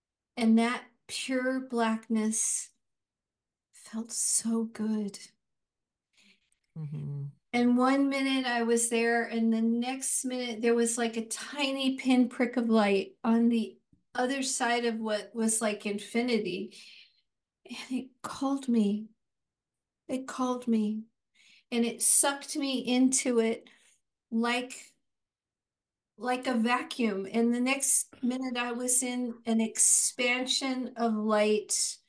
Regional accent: Arizona, United States; now in Portland, United States; I'm Latina. I was born in Arizona, in Phoenix. I grew up poor on a farm in Arizona.

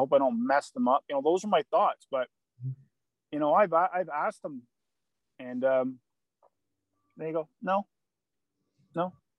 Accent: Kingston, Ontario, Canada; I used to work in a retail job at Home Depot stores here in Canada, my hometown, Kingston.

